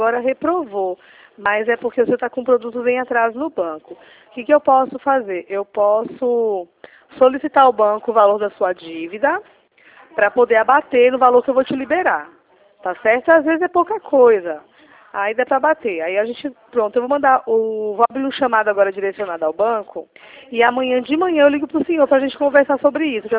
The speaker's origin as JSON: {"language": "Portuguese", "town": "Recife", "region": "Pernambuco", "country": "Brazil", "said": "Eu sou aqui de Recife, da Dantas sim. Barreto, tá certo?"}